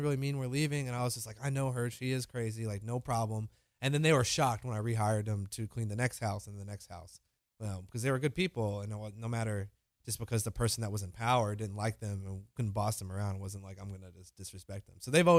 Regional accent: Huntersville, North Carolina, United States; I grew up in Charlotte. Like, I'm from Huntersville.

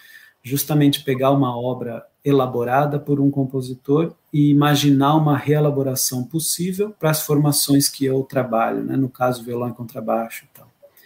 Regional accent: Atibaia, São Paulo, Brazil; also born or lived in Guarujá; porque eu sou daqui, apesar de ter nascido no Guarujá, eu vivi a vida inteira em Atibaia, e Atibaia é um lugar bem caipira.

